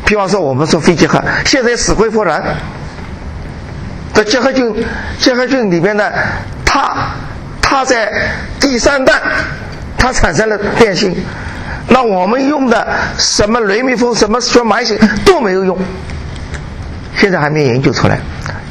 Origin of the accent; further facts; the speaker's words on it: China; 那么我们中国人呢有一个优点，就是可以中西结合。